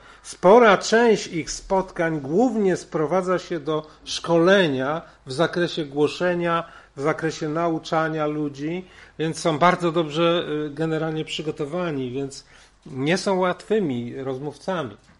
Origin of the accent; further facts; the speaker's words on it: Toruń, Kuyavian-Pomeranian Voivodeship, Poland; w Toruniu, skąd pochodzę